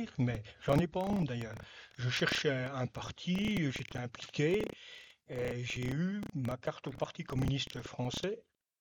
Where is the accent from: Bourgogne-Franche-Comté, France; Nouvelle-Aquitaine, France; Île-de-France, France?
Bourgogne-Franche-Comté, France; je suis né il y a plus d'un demi-siècle, non, beaucoup plus, il y a trois quarts de siècle. Je viens du Jura français, mais j'ai une ascendance, ma grand-mère était valaisanne. Elle habitait Chipis, Saint-Romain.